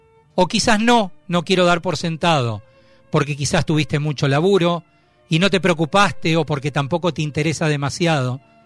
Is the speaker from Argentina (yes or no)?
yes; Paraná, Entre Ríos, Argentina; born there; Sí, soy argentino, nací acá en Paraná mismo.